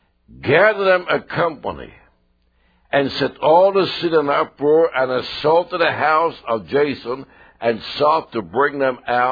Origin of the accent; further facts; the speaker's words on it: Sweden; I remember I was raised in Sweden, and I remember it was a secular country